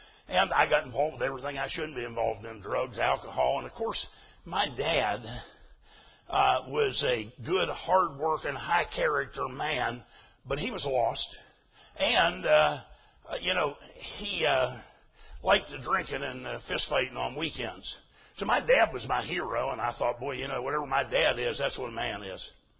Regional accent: Pennsylvania, United States; You know, I grew up in Pennsylvania, and as a boy, I was going to a Brethren church.

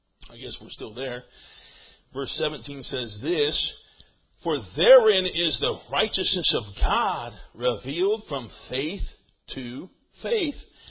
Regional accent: Nebraska, United States; But listen, I'm from Nebraska, amen. It's a beef state.

